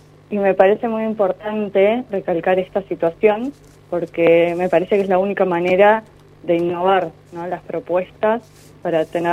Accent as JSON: {"language": "Spanish", "town": "Comodoro Rivadavia", "region": "Chubut", "country": "Argentina", "tie": "born or raised there", "said": "que me conocen de chica desde en Comodoro, yo nací, me crié, estudié en la universidad pública"}